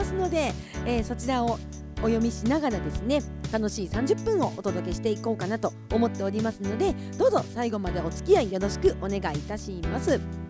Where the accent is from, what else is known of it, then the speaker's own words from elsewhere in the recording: Kushiro, Hokkaido, Japan; 私の地元北海道釧路市